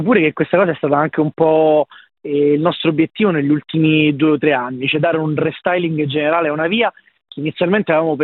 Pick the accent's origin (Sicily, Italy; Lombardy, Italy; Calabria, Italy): Sicily, Italy; Messina; io sono di Messina, quindi calcola che quando l'ho fatto la prima volta sono andato a Palermo in treno